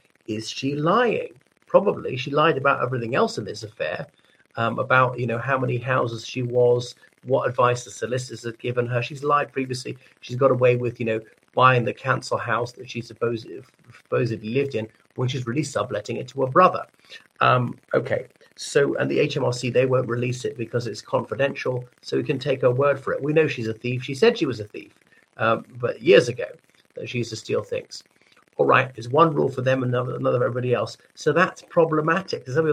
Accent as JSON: {"language": "English", "country": "Ireland", "said": "from Ireland"}